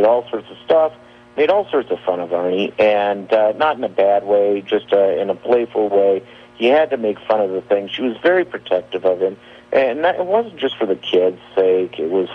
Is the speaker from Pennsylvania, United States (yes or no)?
no; Minnetonka, Minnesota, United States; And a buddy of mine that I grew up with out in Tonka is having a business lunch.